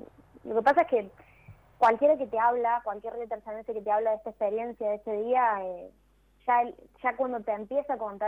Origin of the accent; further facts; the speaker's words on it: Río Tercero, Córdoba, Argentina; yo, por ejemplo, soy de Río Tercero, pero nací en el 99.